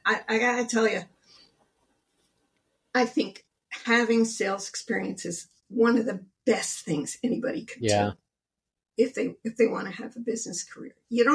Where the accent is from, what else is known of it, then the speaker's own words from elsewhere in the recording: New Jersey, United States; also born or lived in Manhattan; And I was living in Manhattan, New York City for many, many years. I grew up in New Jersey, and I always thought, oh boy, I'll really be a grown-up and I'll really be cool if I go and live in New York City.